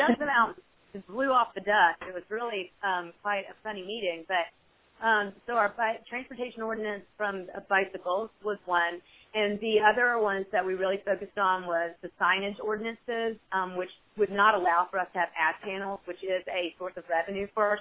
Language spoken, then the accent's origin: English; Birmingham, Alabama, United States; Yeah, I'm from Birmingham.